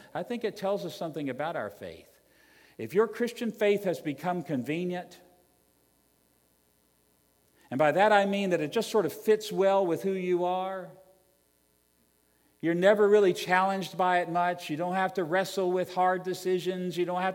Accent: Virginia, United States

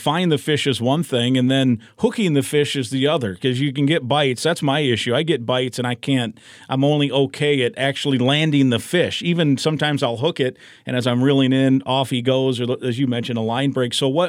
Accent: Iowa, United States; But I grew up in Iowa, and that's you know, down there it's a lot of you know, sunnies and bluegills and maybe crappie

